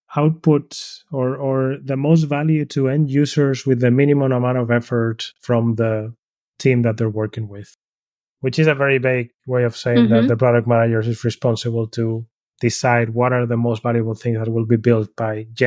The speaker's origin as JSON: {"language": "English", "town": "Madrid", "region": "Community of Madrid", "country": "Spain", "said": "I'm originally from Spain, from Madrid particularly."}